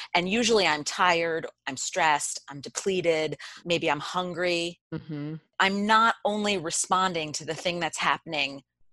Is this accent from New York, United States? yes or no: yes; New York, United States; I am a New Yorker.